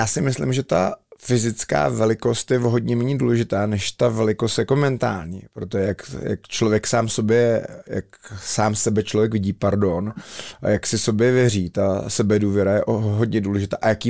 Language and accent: Czech; Plzeň, Plzeň Region, Czechia; já jako Plzeňák a fanoušek Viktorky